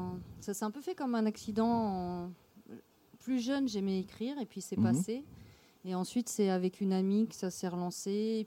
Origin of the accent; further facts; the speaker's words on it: Moorea, French Polynesia; Voilà, on est de Moréa tous les deux